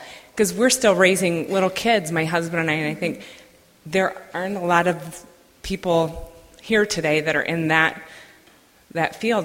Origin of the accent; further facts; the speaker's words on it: St. Olaf, Iowa, United States; I'm from St. Olaf Parish in near Elkader, St. Olaf, Iowa.